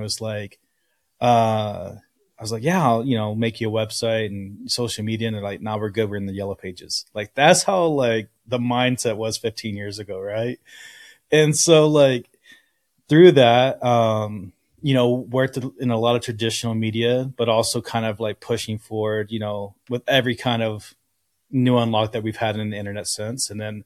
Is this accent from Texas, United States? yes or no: no; Hatch, New Mexico, United States; But in my hometown, which is I live in New Mexico, Hatch, New Mexico, which is 30 minutes from here, is the chili capital of the world.